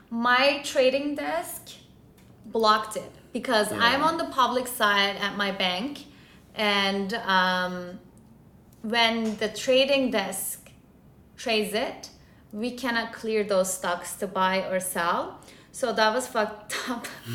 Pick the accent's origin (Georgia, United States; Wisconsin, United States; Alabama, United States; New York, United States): New York, United States; like, we're from New York, especially when we talk about, like, the amount of money we make